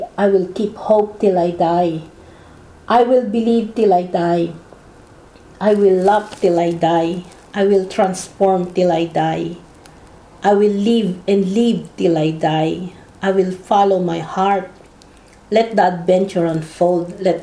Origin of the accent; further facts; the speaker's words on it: Philippines; now in Australia; Well, growing up in the Philippines, when I came here, I was shocked that women here